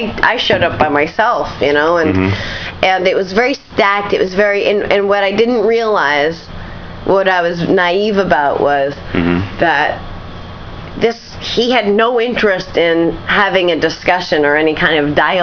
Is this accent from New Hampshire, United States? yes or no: yes; New Hampshire, United States; My parents live in New Hampshire. We're from New Hampshire.